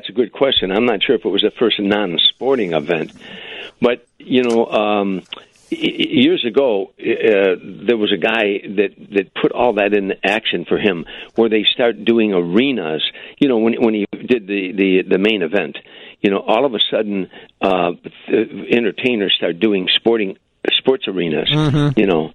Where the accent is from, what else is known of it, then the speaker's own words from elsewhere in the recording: Harvey, Illinois, United States; was from Hoboken. He was a kid from Hoboken, and I'm a kid from Harvey.